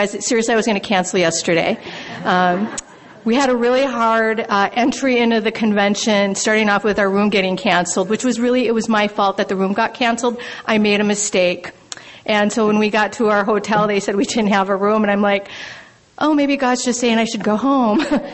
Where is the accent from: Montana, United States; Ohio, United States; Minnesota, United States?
Minnesota, United States; Minneapolis; And I am from Minneapolis, Minnesota, and I am so grateful to be here with you all.